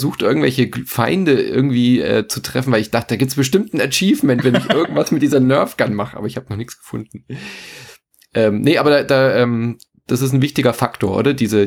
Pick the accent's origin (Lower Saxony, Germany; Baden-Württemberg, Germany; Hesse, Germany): Baden-Württemberg, Germany; Freiburg; was ich eine sehr geile Idee finde als Freiburger